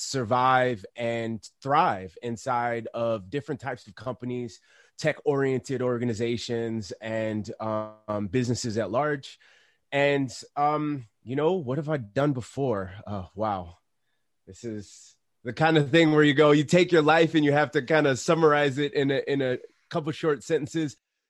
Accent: Chicago, Illinois, United States; I'm originally from Chicago.

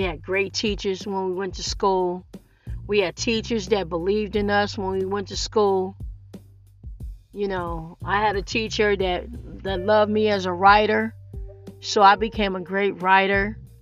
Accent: Detroit, Michigan, United States; Everyone liked you in Detroit that I know that was on our block when I was growing up on Pinehurst.

